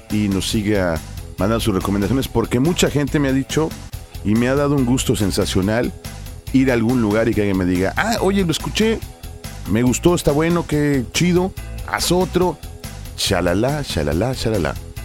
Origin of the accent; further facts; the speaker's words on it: Mexico; Hoy quiero recordar a toda la gente que somos mexicanos todo el año